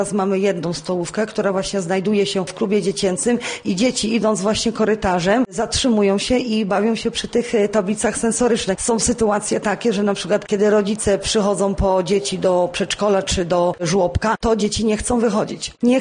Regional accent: Czarnożyły, Łódź Voivodeship, Poland; ponieważ pochodzę z gminy Czarnożyły.

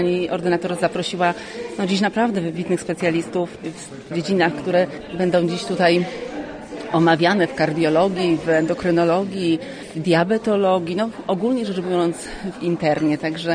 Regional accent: Łódź Voivodeship, Poland; pochodzę z ziemi wieluńskiej. Przepraszam, bo aż to jest dla mnie wzruszające. Moi rodzice mieszkają w Mowsku, cała rodzina tutaj mieszka.

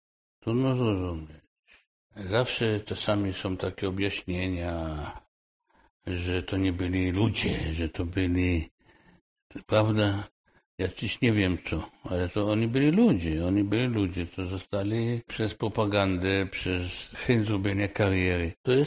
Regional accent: Israel; jestem z Izraela.

